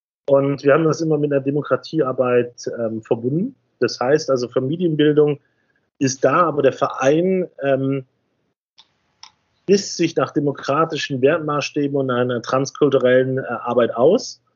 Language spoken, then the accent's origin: German; North Rhine-Westphalia, Germany; Also ich komme ja persönlich aus dem Rheinland, beziehungsweise aus dem Ruhrgebiet, was ja alles ineinander übergeht. Man hört es dann ganz schnell